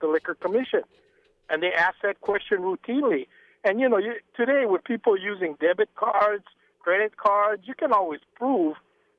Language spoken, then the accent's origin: English; Hawaii, United States; I grew up on Oahu.